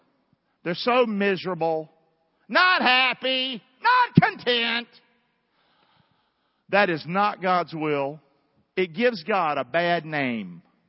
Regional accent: Rockingham, North Carolina, United States; Well, guys, I'm from Rockingham. I was one of the poorest people in Rockingham.

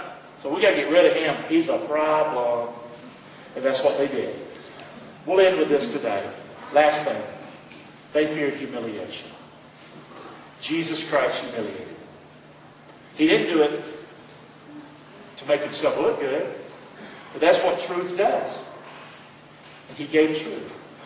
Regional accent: the South, United States; Because I was raised that way in the South.

